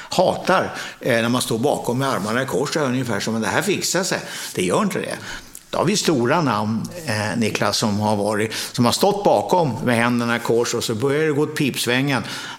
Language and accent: Swedish; Nacka, Stockholm County, Sweden; Jag kommer ihåg när vi flyttade ut från Stockholm, för jag föddes i Stockholm 1948, då grät min mamma för att flytta ut på landet.